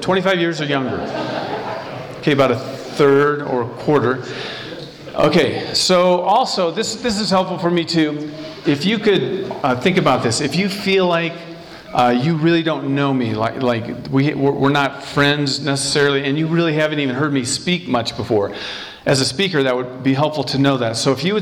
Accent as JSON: {"language": "English", "region": "Iowa", "country": "United States", "tie": "born or raised there", "also_born_or_lived": "Colorado", "said": "I grew up in Iowa. I got saved in 1981."}